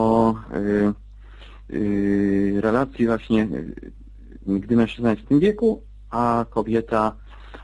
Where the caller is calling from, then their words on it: Kraków, Lesser Poland, Poland; z Krakowa.